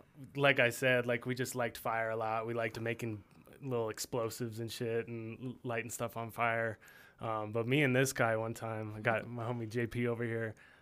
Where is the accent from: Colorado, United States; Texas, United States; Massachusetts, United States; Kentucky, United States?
Colorado, United States; Denver; I'm from Denver, yeah. Awesome. Born and raised, yeah.